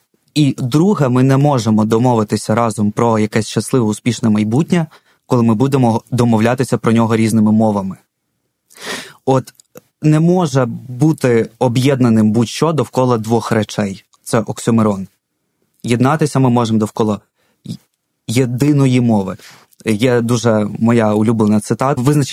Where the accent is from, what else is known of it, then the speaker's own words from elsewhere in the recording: Kyiv, Ukraine; Там революція на граніті, помаранчева революція. Я досі, там мені 4 роки, я маленький киянин